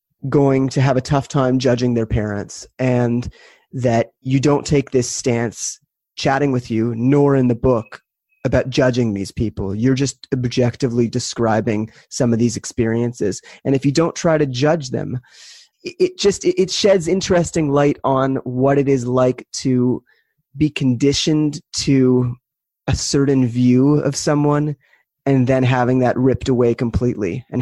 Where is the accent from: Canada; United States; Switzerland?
Canada; I'm from Canada